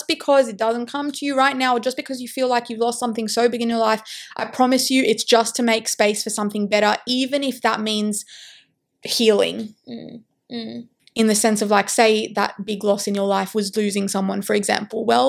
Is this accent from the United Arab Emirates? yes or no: yes; Dubai, United Arab Emirates; I grew up overseas in Dubai, so everyone used to call him